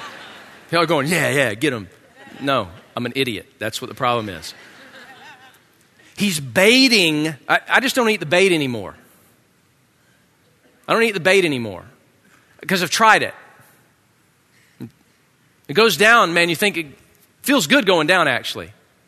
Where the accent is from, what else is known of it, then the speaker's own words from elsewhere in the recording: United States; I'm an American.